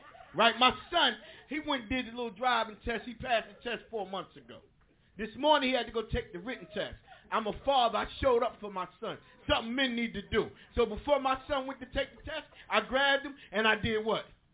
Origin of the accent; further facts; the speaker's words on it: Newark, New Jersey, United States; now in Compton, United States; I did what any thug, first of all, I'm from Newark. I live in Compton now.